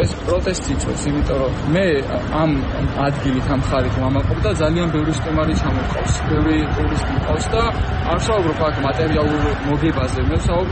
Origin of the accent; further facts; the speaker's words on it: Balda, Samegrelo-Zemo Svaneti, Georgia; ბალდაში დავიბადე, გავიზარდე და ეს ადგილი ჩემი გონია და მიმაჩნია.